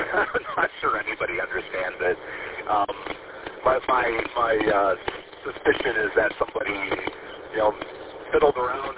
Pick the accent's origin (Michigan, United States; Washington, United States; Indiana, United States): Michigan, United States; Chelsea; I'm from Chelsea. Down by Ann Arbor. I'm all the way up to Santa Cruz right now.